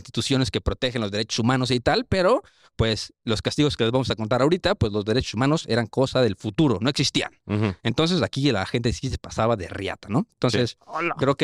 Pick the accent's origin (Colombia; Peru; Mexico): Mexico